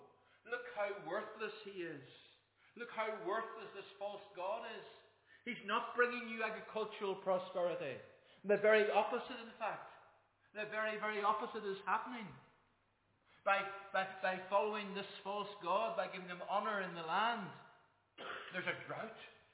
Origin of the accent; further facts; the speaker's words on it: Ulster, Ireland; growing up in Donegal, I was used to rain. Donegal is a rather wet place, probably even wetter than the Nevada.